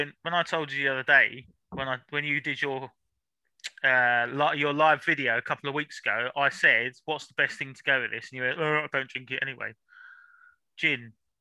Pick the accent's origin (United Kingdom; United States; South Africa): United Kingdom; London; moved away; I'm not even from Norfolk. I'm London.